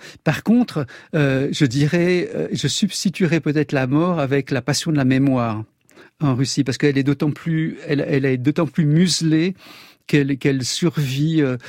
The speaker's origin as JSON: {"language": "French", "country": "Switzerland", "said": "je viens de Suisse."}